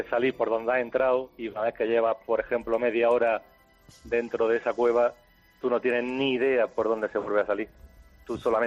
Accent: Andalusia, Spain; yo que soy andaluz.

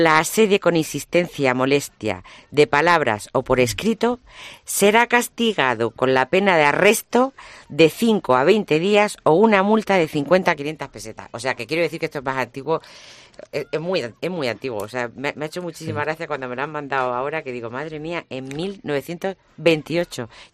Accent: Region of Murcia, Spain; yo soy murciana, soy del sur de España

